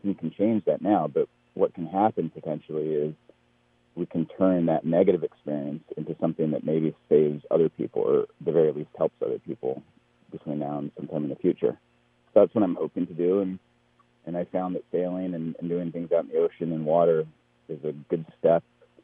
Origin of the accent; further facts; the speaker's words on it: California, United States; And I came back to California. I'm from the Bay Area.